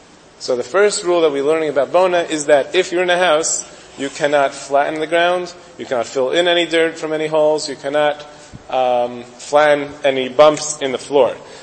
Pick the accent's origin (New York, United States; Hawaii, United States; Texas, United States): New York, United States; Brooklyn; and I come from Brooklyn, so even our backyards are made out of cement.